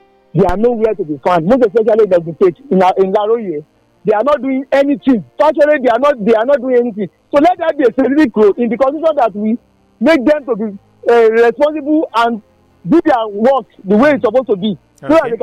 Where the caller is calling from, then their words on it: Milan, Lombardy, Italy; Yeah, Larry, I'm calling you from Milano.